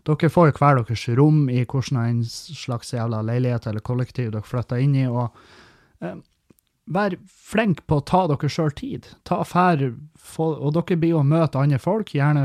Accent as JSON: {"language": "Norwegian", "town": "Halsa", "region": "Nordland", "country": "Norway", "said": "Meløy kommune der jeg kommer fra, det er en tarm som ligger langs kysten, og jeg kommer fra Halsa i Meløy, som er liksom på den ene siden av Svartistunnelen"}